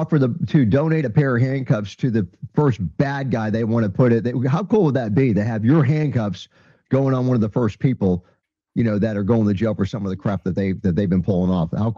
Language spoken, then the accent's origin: English; Florida, United States; we have two teenagers in Florida, yeah, my home state